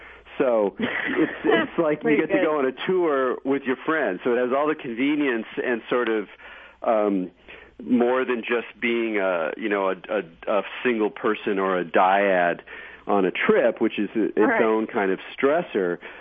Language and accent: English; California, United States; You know, as a Californian